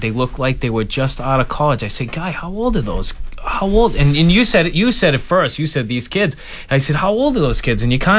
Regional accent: Massachusetts, United States; I feel like I'm a patriot. I'm a Minuteman. I grew up in Massachusetts. I grew up on the South Shore. We have this heritage.

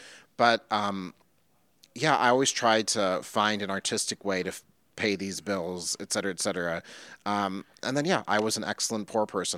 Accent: Minnesota, United States; I'm a Midwest person. I'm from Minnesota.

